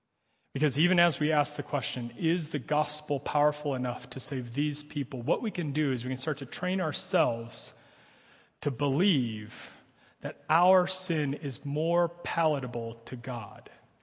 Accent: Midwest, United States; maybe because we're from the Midwest

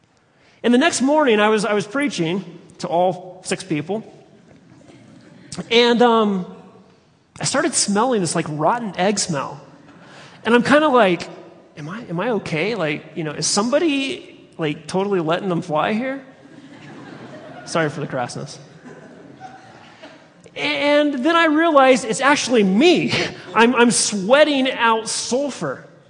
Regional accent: Dallas, Texas, United States; born there; also born or lived in Colorado; I'm not technically a native of Colorado, just to clarify that. I was born in Dallas. But I've lived most of my life in Colorado.

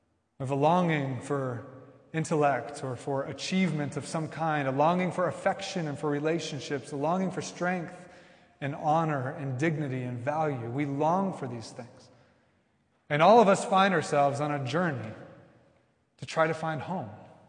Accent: Kansas, United States; But because we're from Kansas, we kind of like, you know, humor you and try not to be mean because we try to be nice people in Kansas.

